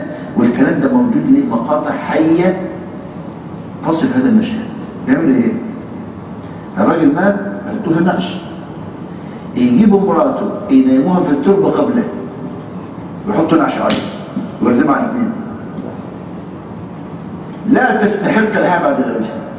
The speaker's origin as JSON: {"language": "Arabic", "country": "Egypt", "said": "واحنا عندنا في مصر يعني ايه الايغال في عباده الاولياء"}